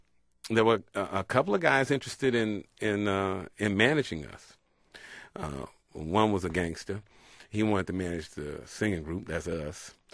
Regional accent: Tuskegee, Alabama, United States; I graduated from Tuskegee. I was born and raised and educated in Tuskegee. So was my brother.

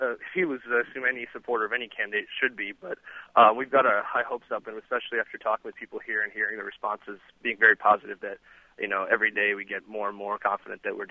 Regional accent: Washington, District of Columbia, United States; No, I'm actually from Washington, D.C., and I took a couple of weeks off during the Christmas holidays to come up here and campaign.

